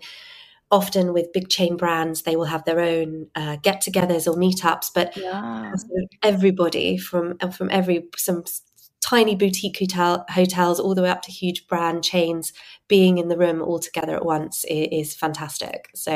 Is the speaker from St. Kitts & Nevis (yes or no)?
no; England, United Kingdom; And I've just outed myself as incredibly English there